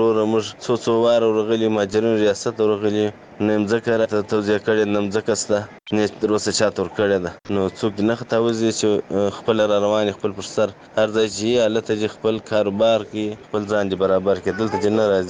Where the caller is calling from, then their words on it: Kandahar, Afghanistan; د کندهار سره ستاسو په تماس کې یم. وروره د اته میاشتې نه میاشتې کېږي چې موږ مهاجر د پاکستان څخه راغلي یو.